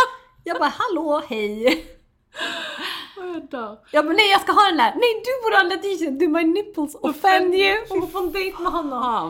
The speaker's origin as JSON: {"language": "Swedish", "town": "Ibiza", "region": "Balearic Islands", "country": "Spain", "said": "Ja, men jag är från Ibiza, du vet."}